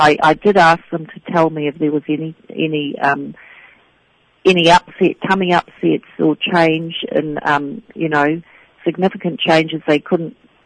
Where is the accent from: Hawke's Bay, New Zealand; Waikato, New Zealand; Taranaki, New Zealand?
Hawke's Bay, New Zealand; But I come from Hawke's Bay, which is used to be called the Fruit Bowl of New Zealand. It's now wine country.